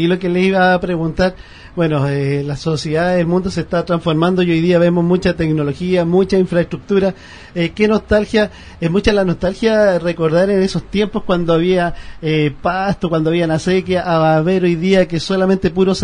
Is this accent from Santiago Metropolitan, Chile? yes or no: yes; San Joaquín, Santiago Metropolitan, Chile; Yo soy, bueno, de San Joaquín, que antes también era San Miguel.